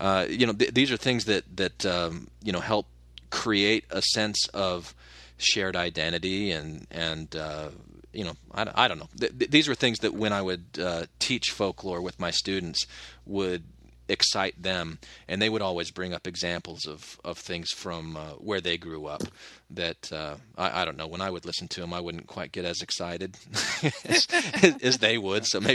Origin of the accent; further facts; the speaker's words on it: Arizona, United States; I grew up in Arizona, and one of my favorite things to eat is called a cheese crisp.